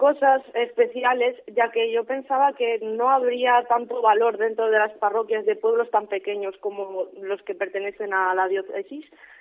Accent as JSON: {"language": "Spanish", "town": "Palacios", "region": "Castile and León", "country": "Spain", "tie": "born or raised there", "said": "aparte de mi pueblo, que es Palacios, que tiene un retablo precioso que sale en uno de los libros de Don Gómez Moreno"}